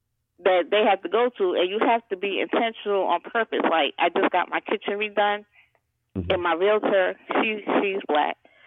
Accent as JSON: {"language": "English", "region": "New York", "country": "United States", "said": "coming from an urban environment, like I said, I'm from New York. You know, I never thought about that, but I moved down here and my family, you know, they live in South Carolina."}